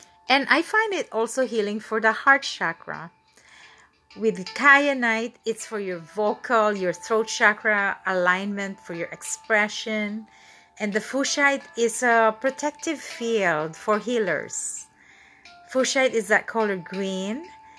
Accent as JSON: {"language": "English", "town": "Manila", "region": "Metro Manila", "country": "Philippines", "tie": "born or raised there", "said": "His master is actually from Manila, Philippines. So the founder of this pranic group is from my hometown. And I just told them, I'm going home in September."}